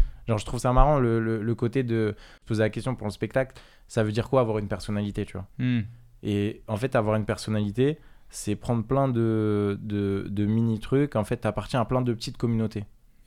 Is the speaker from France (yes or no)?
yes; Villeneuve-la-Garenne, Île-de-France, France; moi je viens de Paris à la base. Je suis arrivé en 2015, enfin quand je dis je viens de Paris